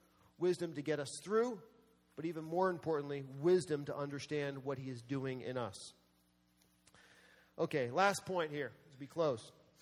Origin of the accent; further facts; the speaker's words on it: East Coast, United States; also born or lived in Lake Michigan; As you know, I grew up on the East Coast. I'm not an Iowa native